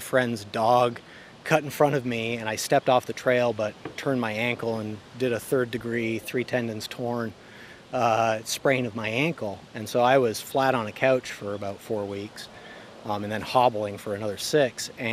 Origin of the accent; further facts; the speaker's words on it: Canada; also born or lived in United States; I'm not from Iowa, but my family's from Iowa. I'm from everywhere and nowhere, born in the States, but grew up in Canada.